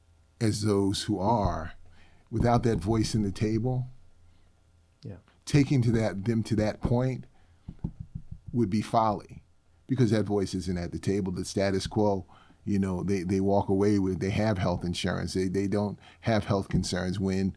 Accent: New Jersey, United States; now in Texas, United States; Yeah, I'm from New Jersey. Yeah, I don't know what God had on his mind to have me in Texas, yeah. but Texas is my home now.

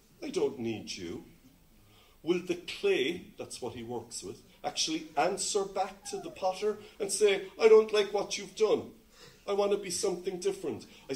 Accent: Ireland; Look, I am so comfortable being Irish. I will out-Irish anyone.

